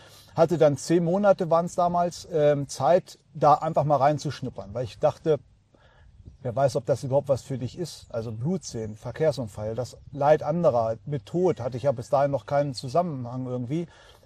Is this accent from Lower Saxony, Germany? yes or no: yes; Hameln, Lower Saxony, Germany; Ich komme aus Hameln, Norden von Deutschland und bin Berufsfeuerwehrmann.